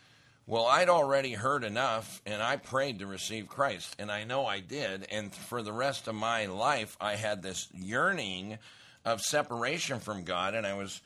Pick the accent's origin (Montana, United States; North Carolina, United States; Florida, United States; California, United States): Montana, United States; Great Falls; I rode my bike down to the church in my hometown of Great Falls, and I asked the pastor.